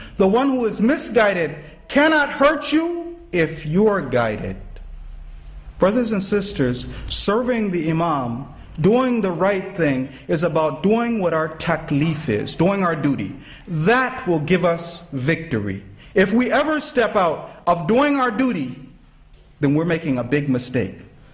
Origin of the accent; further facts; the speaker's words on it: United States; I'm an American. We like basketball.